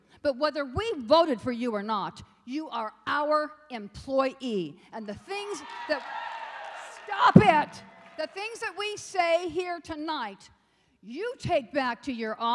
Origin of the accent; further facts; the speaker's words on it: Oroville, California, United States; I'm from Oroville.